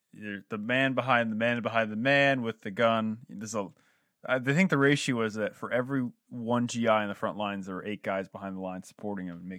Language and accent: English; New York, United States; I'm from New York. Like, let's beat those Nazis.